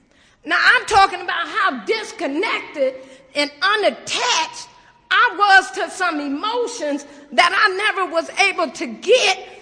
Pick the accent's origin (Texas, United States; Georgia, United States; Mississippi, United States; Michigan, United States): Michigan, United States; Ypsilanti; You know, I grew up in Michigan, in a little hick town, Ypsilanti. And like on every last corner is projects.